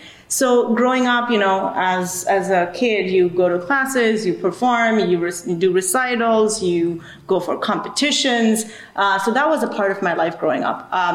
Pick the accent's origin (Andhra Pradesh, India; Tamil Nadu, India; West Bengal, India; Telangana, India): West Bengal, India; Kolkata; So growing up, I grew up in India. I grew up in Calcutta, India, eastern part